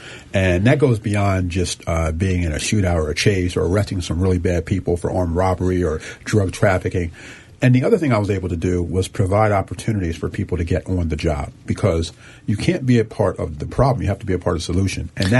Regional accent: Philadelphia, Pennsylvania, United States; And that made me think back to growing up in Philadelphia and what my parents were going through on their own block and their own communities.

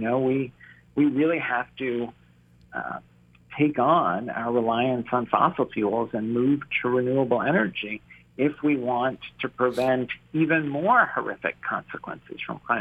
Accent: New York, United States; born there; now in Maryland, United States; You know, I was born in New York, and then after my parents passed away, I moved around all over, really, the country, and decided to settle in Maryland really because of my wife.

